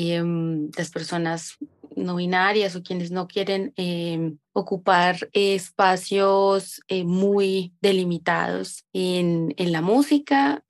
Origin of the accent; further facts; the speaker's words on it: Sogamoso, Boyacá, Colombia; born there; now in Bogotá, Colombia; nací en Sogamoso, Boyacá, que es un sitio más bien alejado de la capital de Colombia donde vivo ahora. Vivo aquí en Bogotá hace 20 años.